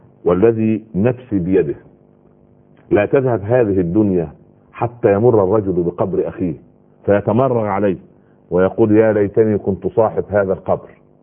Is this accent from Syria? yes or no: no; Egypt; عندنا في مصر